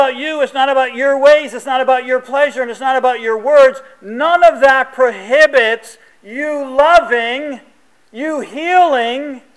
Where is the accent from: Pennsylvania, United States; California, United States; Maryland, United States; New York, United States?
New York, United States; Troy; Now, I'm from South Troy. We used to think it was kind of a way that's how you say goodbye to people.